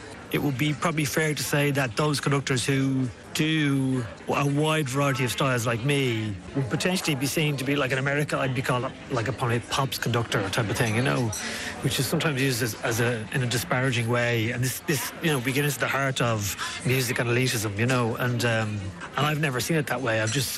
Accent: Ireland; And it was nice that they were open to, as an Irishman, what I brought to it, whatever that might be, you know.

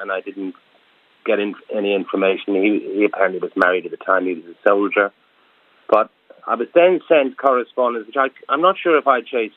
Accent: Munster, Ireland; born there; I was born in Sean Ross Abbey as well on the 14th of March, 63.

